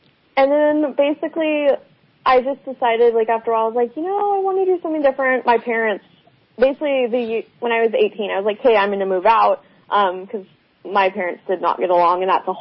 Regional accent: Tucson, Arizona, United States; born there; Outside of the fact that I was born in Tucson in the Lisa Frank factories in Tucson

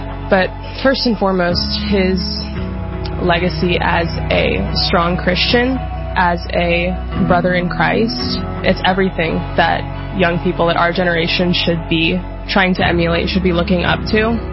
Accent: McCook, Nebraska, United States; I am a senior here at Hillsdale College, and I'm from McCook, Nebraska.

